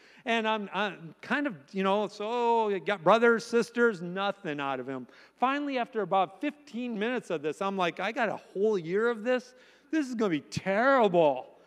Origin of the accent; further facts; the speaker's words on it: Manistique, Michigan, United States; I'm a Youper, by the way. I didn't even mention that. I am a Youper. I'm from Manistique, Michigan, proudly from. That's where I graduated high school from.